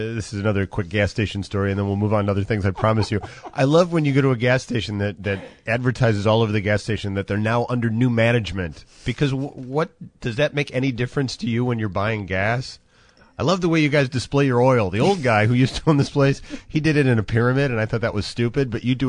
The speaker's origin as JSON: {"language": "English", "town": "Oak Forest", "region": "Illinois", "country": "United States", "tie": "born or raised there", "said": "Now, when I was growing up, I grew up in Oak Forest"}